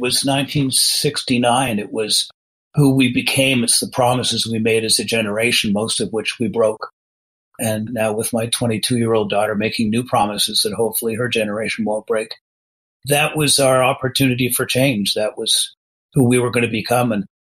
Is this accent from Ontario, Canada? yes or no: no; Westmount, Quebec, Canada; And back then I was a bloke from Westmount. I used to go and smoke a joint during French class because I wasn't interested, like most Anglo kids did back then in the 60s.